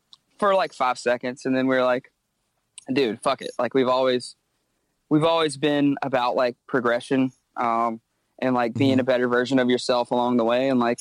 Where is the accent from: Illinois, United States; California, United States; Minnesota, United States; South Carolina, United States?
South Carolina, United States; Myrtle Beach; Grew up in Myrtle Beach, small town, not kind